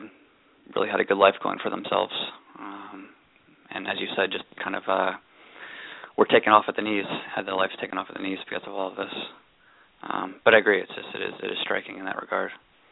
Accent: Connecticut, United States; I'm filing for disability here in Connecticut, in my home state.

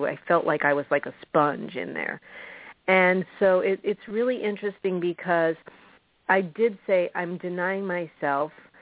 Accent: La Salle, Illinois, United States; also born or lived in Princeton; I was born in Princeton, Illinois. I grew up in La Salle, Peru, and then Spring Valley area back in Illinois.

